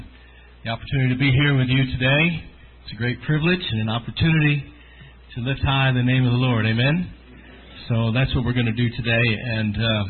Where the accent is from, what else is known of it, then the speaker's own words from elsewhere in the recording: Greene, New York, United States; But I'm from Green, New York, so I can't really do that. I did grow up in Green, New York.